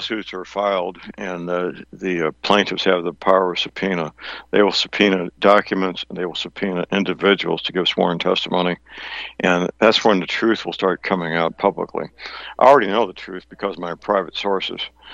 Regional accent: St. Louis, Missouri, United States; It's just the nature of living in my hometown of St. Louis.

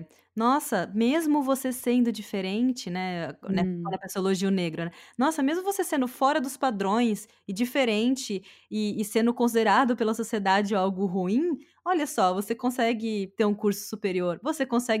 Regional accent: Brazil; now in United States; a forma como nós brasileiros encaramos uns aos outros e a forma como o pessoal aqui nos Estados Unidos

